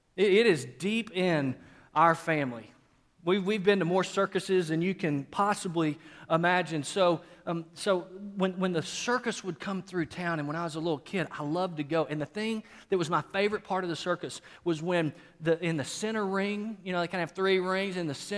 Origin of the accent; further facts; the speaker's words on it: Waco, Texas, United States; we grew up in Waco.